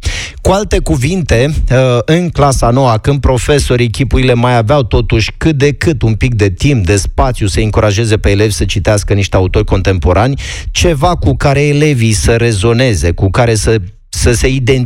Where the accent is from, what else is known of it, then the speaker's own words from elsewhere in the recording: Moldavia, Romania; de adminteri sunt și moldovean, nici n-ai cum să fii moldovean să nu-i citești un pic pe cronicari